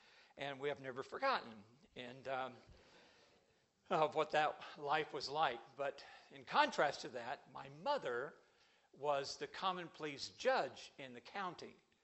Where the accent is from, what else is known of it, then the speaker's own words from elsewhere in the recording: Washington Court House, Ohio, United States; As I mentioned, I come from Central Ohio, a little town called Washington Courthouse. It's just south of Columbus on the way to Cincinnati, and a town of about 16,000 people. It's an agricultural county.